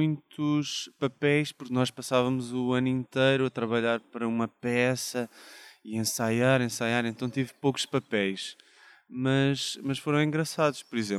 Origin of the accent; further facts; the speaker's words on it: Santiago do Cacém, Alentejo, Portugal; eu não sou de cá, sou do Alentejo, de Santiago do Cacém, portanto ali mesmo ao pé das praias, que é a melhor zona